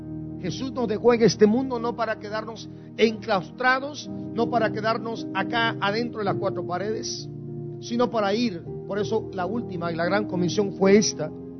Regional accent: Guatemala; Nosotros teníamos cerca de mi pueblo, en Guatemala, una molienda.

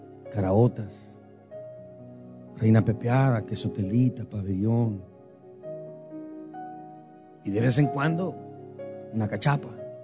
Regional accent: Guatemala; Soy guatemalteco. Y por serlo, muchos me odian.

